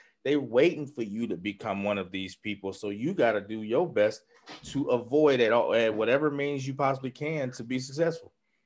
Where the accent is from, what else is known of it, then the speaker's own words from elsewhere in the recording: Cleveland, Ohio, United States; you grew up in East Cleveland, I grew up on Huff.